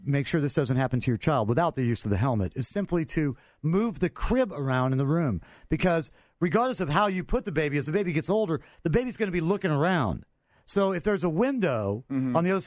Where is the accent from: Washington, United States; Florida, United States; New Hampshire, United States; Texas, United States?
Florida, United States; But I grew up in Florida, and you needed this under your car or it would rust.